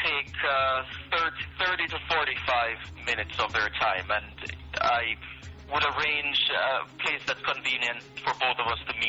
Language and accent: English; Jamaica; moved away as an adult; now in Canada; I'm from Jamaica.